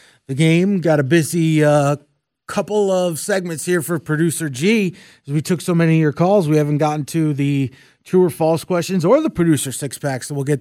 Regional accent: New York City, New York, United States; now in Atlanta, United States; I am from New York. Not New York State, New York City, but that's where I grew up.

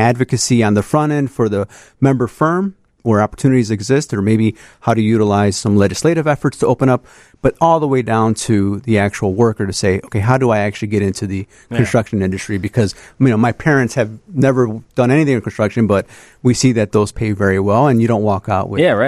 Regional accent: Chicago, Illinois, United States; I'm from South Chicago. It was the original port of entry for Mexican-Americans.

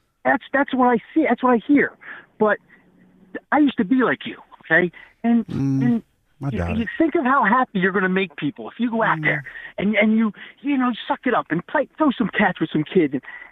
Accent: Philadelphia, Pennsylvania, United States; now in Chicago, United States; I'm from South Philly, and that's just how we are.

